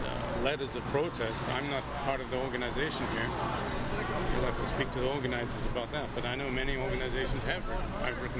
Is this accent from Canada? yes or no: no; South Africa; I'm originally from South Africa